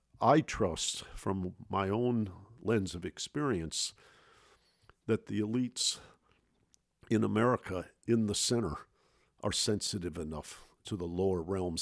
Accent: Detroit, Michigan, United States; as you probably know, I'm from Detroit, Michigan, and I watch the cynicism that the people in Detroit had

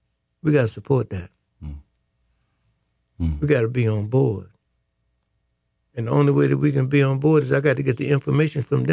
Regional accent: Boston, Massachusetts, United States; It's more to being a Bostonian than wearing a baseball cap.

